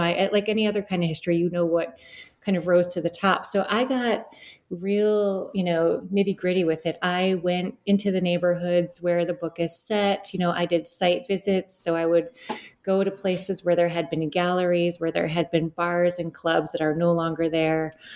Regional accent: Detroit, Michigan, United States; I grew up in Southeast Detroit.

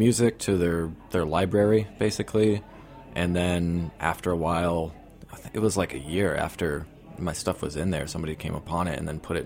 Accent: Columbus, Ohio, United States; now in San Francisco, United States; I grew up in Columbus, Ohio.

